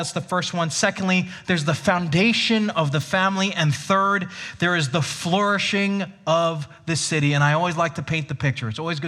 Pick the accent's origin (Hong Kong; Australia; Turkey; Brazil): Hong Kong; now in Canada; 2008 that I came to Canada. I grew up in Hong Kong, and coming here was very different.